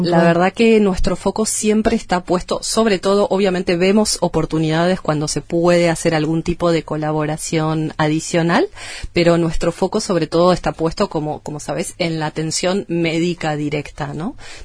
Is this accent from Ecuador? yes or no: no; Argentina; Yo soy de Argentina, estoy basada en la oficina ahí.